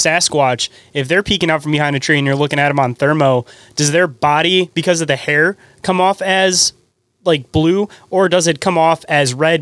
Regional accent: Detroit, Michigan, United States; so I'm from the Detroit area, and there's the whole like Juggalo scene where they say whoop whoop.

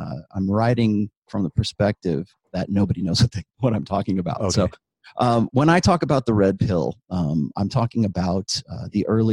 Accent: California, United States; I grew up in Southern California.

